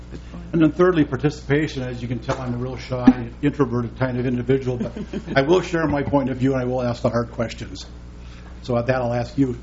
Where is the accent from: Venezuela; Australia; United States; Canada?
United States; St. Cloud, Minnesota; I'm from St. Cloud.